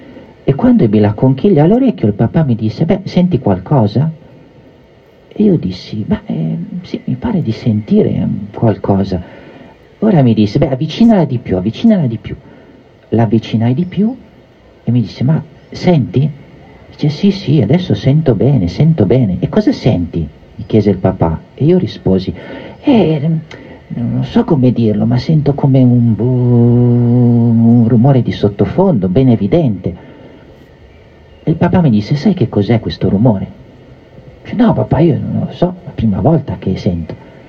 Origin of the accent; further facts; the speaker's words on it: Genoa, Liguria, Italy; Come sapete, le mie origini sono genovesi e Genova è una città di mare